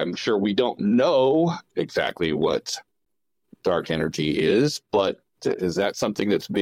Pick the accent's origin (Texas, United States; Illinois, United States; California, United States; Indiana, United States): Indiana, United States; now in London, United Kingdom; Yes, I'm from the States, Indiana, to be precise.